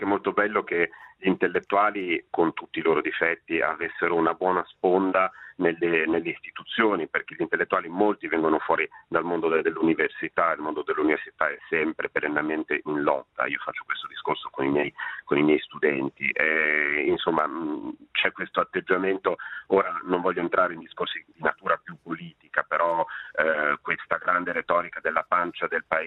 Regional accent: Liguria, Italy; Io sono Ligure, non sono genovese ma sono Ligure

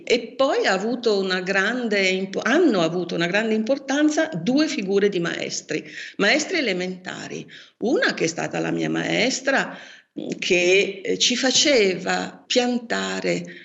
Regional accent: Lombardy, Italy; Io sono nata in Franciacorta, sono bresciana, ma appunto ho abitato a lungo in Franciacorta

